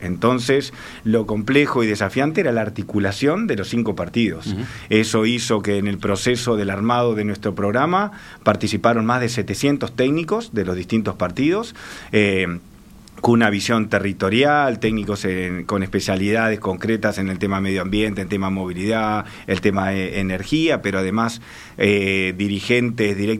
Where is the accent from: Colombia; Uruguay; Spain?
Uruguay; Montevideo; Yo soy un montevideano que me quiero, cada vez que me levanto pienso cómo puedo hacer algo para mejorar mi ciudad